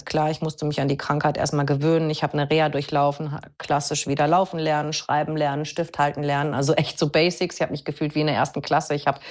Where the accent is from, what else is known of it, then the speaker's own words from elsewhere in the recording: North Rhine-Westphalia, Germany; now in Munich, Germany; Ich habe zu dem Zeitpunkt schon in München gelebt. Ich komme aus NRW, aus der Nähe von Düsseldorf.